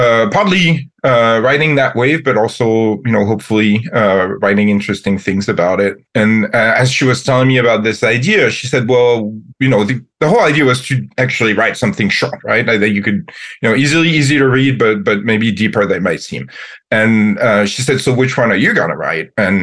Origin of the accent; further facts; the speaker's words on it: France; moved away as an adult; now in United States; I was born and raised in France. I've lived in the U.S. for about 20 years now.